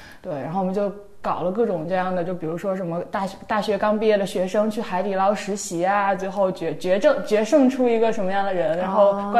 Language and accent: Chinese; northern China, China; 因为他爸妈都是东北人，然后就我们都是北方人